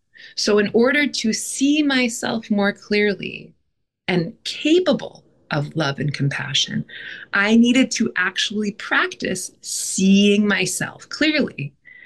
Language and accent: English; Los Angeles, California, United States; I'm from Los Angeles, where eating disorders and body image issues are birthrights. It's just what you grow up with.